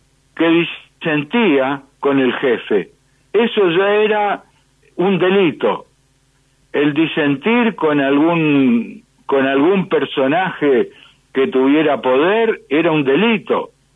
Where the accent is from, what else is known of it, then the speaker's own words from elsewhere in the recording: Argentina; me preguntó a mí, como argentino, cómo se había podido